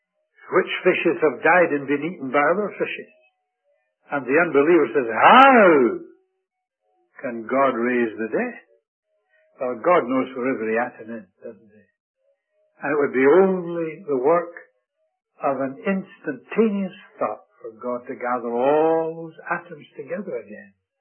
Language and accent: English; Scotland, United Kingdom; as I grew up in Scotland where everybody is pink and white